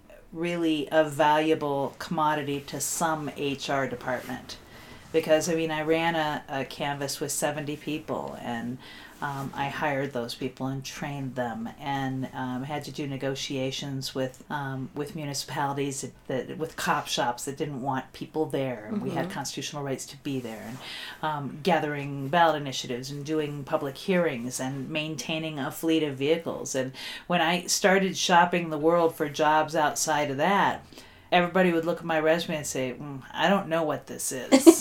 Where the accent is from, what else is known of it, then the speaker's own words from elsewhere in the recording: Detroit, Michigan, United States; moved away as an adult; I'm from Detroit, where the weak are killed and eaten. Came to Colorado in the late 90s, followed a dude, of course.